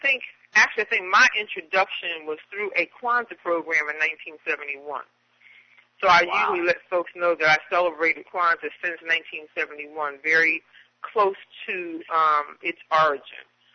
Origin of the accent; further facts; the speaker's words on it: Trenton, New Jersey, United States; I was actually born and raised in Trenton and discovered of late, how about that, and discovered of late that my family has been in New Jersey since the early 1800s.